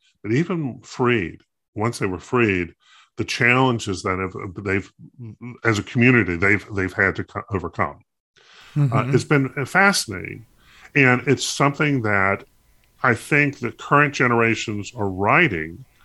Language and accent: English; North Carolina, United States; So I grew up in North Carolina. I am aware of North Carolina history, but what I don't have is all the history.